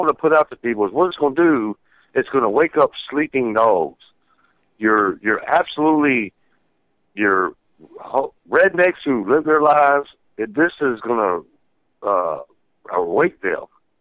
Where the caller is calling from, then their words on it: Richmond, Virginia, United States; I'm calling from Richmond, Virginia.